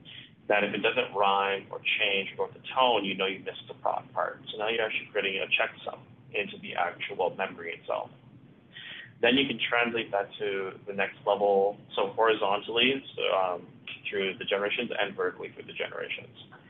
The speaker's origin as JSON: {"language": "English", "country": "Canada", "said": "because it brought us together and made us feel proud about being Canadian."}